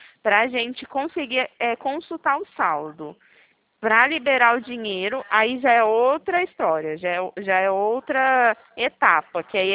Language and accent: Portuguese; Presidente Prudente, São Paulo, Brazil; sou de Presidente Prudente, interior de São Paulo.